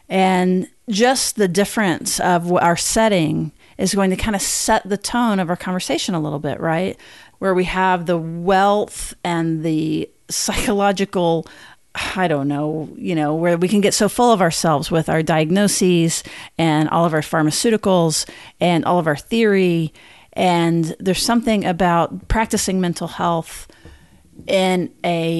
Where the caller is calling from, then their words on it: Austin, Texas, United States; I'm calling in from Austin, Texas